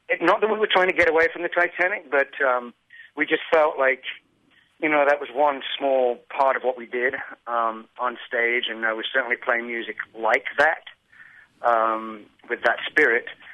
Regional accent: England, United Kingdom; I'm from England

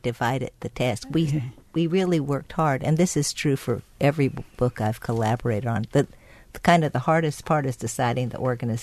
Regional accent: Texas, United States; now in Wisconsin, United States; I know I have the voice of a non-native because I'm originally from Texas

